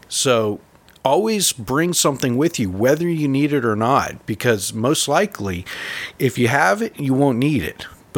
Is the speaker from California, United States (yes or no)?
yes; California, United States; I grew up in California, and a lot of people go to the desert thinking, oh, it's the desert.